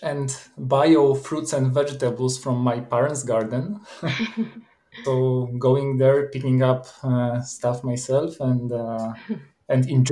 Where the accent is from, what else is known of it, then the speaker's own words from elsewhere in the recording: Siedlce, Masovian Voivodeship, Poland; born there; English is a second language; I was born in 1986 in Poland, in the city called Siedlce, which is, you probably don't know the name, but to place it on the map, it's like 100 kilometers east from Warsaw, from our capital.